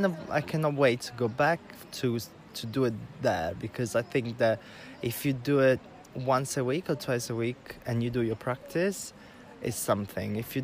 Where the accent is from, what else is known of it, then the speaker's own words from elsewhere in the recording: Italy; English is a second language; now in London, United Kingdom; I'm 34 years old and I'm from Italy, but I live in London.